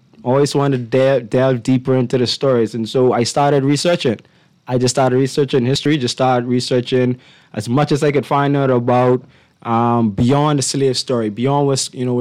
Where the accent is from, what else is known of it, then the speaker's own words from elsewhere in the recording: Nassau, New Providence, Bahamas; Full 100% Bahamian, born and raised in Nassau.